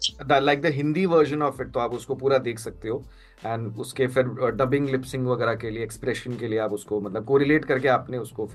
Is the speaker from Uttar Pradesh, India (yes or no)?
no; Delhi, India; moved away; अरे नहीं नहीं कोई नहीं कोई नहीं, हम दिल्ली वाले हैं, अभी अब दिल्ली से यहाँ पे आ गए.